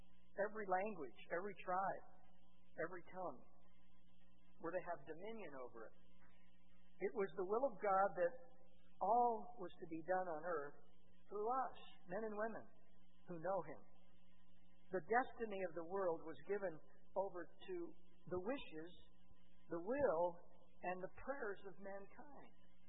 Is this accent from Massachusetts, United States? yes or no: no; Chicago, Illinois, United States; And I'm from Chicago.